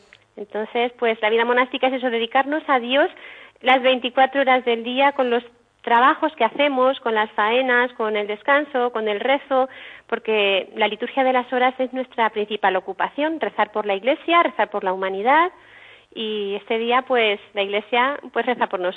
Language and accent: Spanish; Socuéllamos, Castilla-La Mancha, Spain; yo soy de Socuéllamos